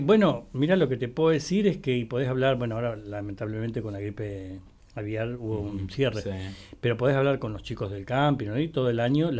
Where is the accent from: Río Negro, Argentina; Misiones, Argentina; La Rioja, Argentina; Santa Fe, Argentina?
Río Negro, Argentina; Viedma; soy de acá de Viedma y de chico escuchaba cosas que pasaban en la lobería.